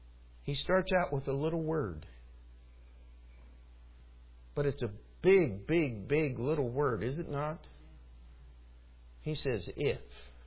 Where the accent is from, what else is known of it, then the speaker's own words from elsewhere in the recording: Baltimore, Maryland, United States; And I grew up just outside Baltimore, Maryland.